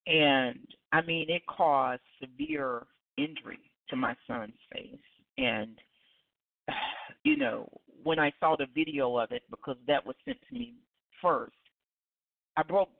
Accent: Alabama, United States; I'm from Alabama, and he's been living in Alabama for quite a few years now.

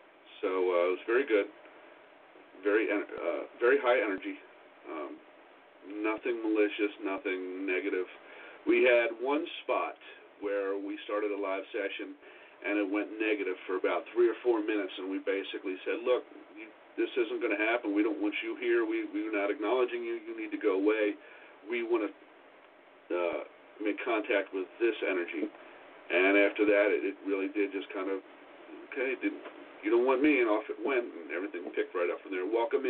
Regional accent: Ireland; I honestly feel terrible as an Irishman myself

